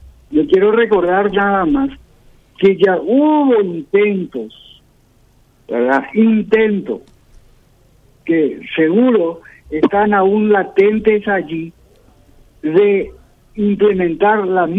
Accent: Paraguay; yo como paraguayo

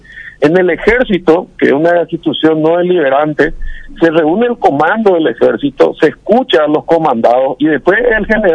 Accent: Paraguay

